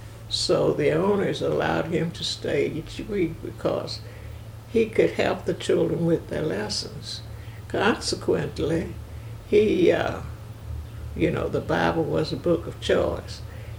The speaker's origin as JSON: {"language": "English", "town": "Hopkinsville", "region": "Kentucky", "country": "United States", "tie": "born there", "said": "And I was born in Hopkinsville, Kentucky, March 26, 1913."}